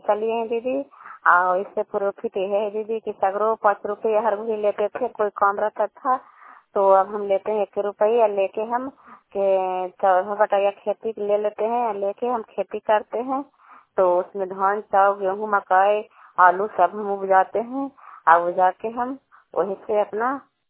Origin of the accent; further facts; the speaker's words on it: Kalyanpur, Bihar, India; घर कल्याणपुर वाली बेलसी पंचायत प्रखंड चांदी जिला नालंदा का निवासी हूँ।